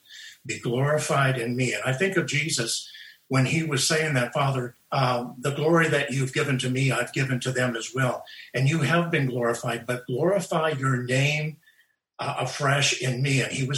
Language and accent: English; the Maritimes, Canada; I am from the Maritimes, East Coast of Canada.